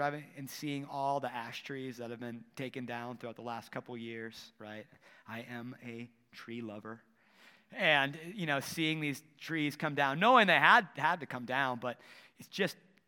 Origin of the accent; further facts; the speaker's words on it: Wisconsin, United States; when I was in grade school in my hometown in Wisconsin when Dutch Elms disease came through.